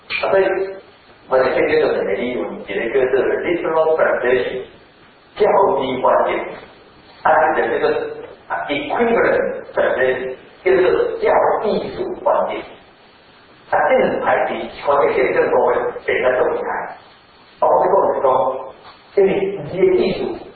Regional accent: Taiwan; 我们台湾人来讲，我们跟羊的关系其实没有那么密切。

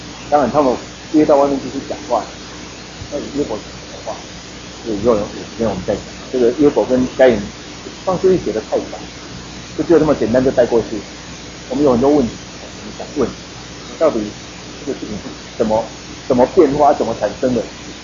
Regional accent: Taiwan; 我们台湾人常常都拜拜

